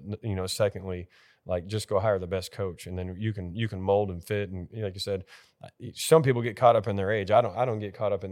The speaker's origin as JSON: {"language": "English", "region": "Texas", "country": "United States", "said": "especially like when I came from Texas, we couldn't do anything with them in the summer."}